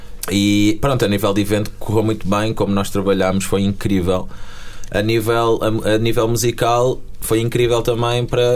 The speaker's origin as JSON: {"language": "Portuguese", "region": "Viseu", "country": "Portugal", "said": "nós somos de Viseu, é uma cidade pequena"}